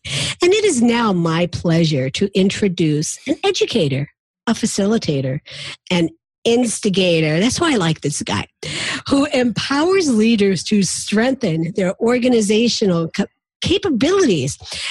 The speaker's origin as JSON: {"language": "English", "town": "Louisville", "region": "Kentucky", "country": "United States", "said": "because y'all know that I'm from Louisville, Kentucky."}